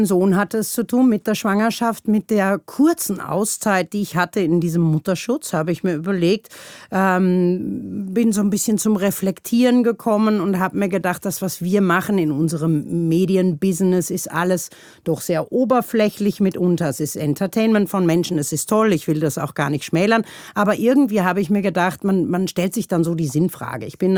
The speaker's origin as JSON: {"language": "German", "country": "Germany", "lives_now": "Austria", "said": "Ich bin Piefke, wie man unschwer erkennen kann. Ich wohne seit über 30 Jahren mittlerweile in Österreich."}